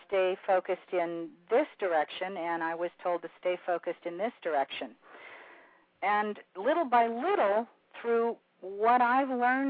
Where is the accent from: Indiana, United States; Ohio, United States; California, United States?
California, United States; I was raised in the Southern California entertainment business, which is very accepting of those who are a little bit different, like me.